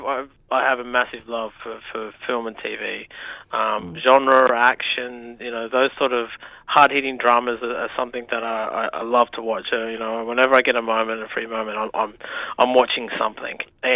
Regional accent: New South Wales, Australia; Gamilaroi people, which is sort of northwest New South Wales, and I grew up outside of my country. I grew up in the Blue Mountains, about an hour out of Sydney or 2 hours out of Sydney.

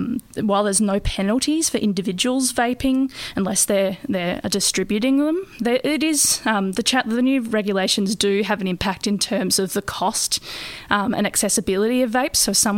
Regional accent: Tasmania, Australia; So my home state of Tasmania just recently brought in some of the harshest laws or regulations around vaping there.

